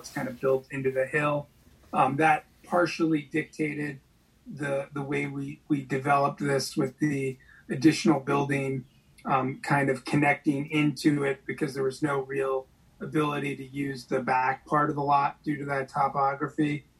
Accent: New York, United States; I am from New York. Our development company is based in New York.

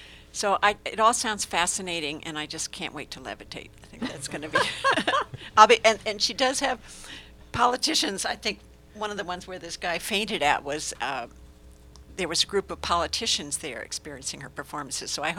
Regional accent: California, United States; you know, the connections, I came from California.

